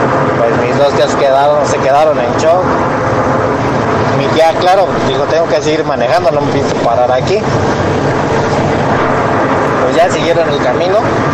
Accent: Querétaro, Mexico; de Querétaro

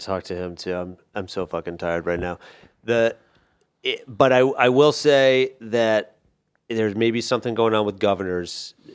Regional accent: Louisville, Kentucky, United States; born there; also born or lived in Florida; I can say Florida, but I can also say Kentucky because I was born in Louisville, Kentucky.

